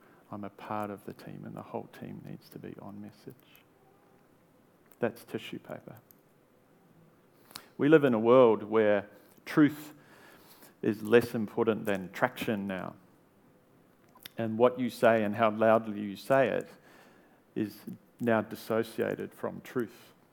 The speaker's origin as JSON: {"language": "English", "country": "New Zealand", "said": "Now, you have to put an all-black picture in a talk as a New Zealander involving Australians."}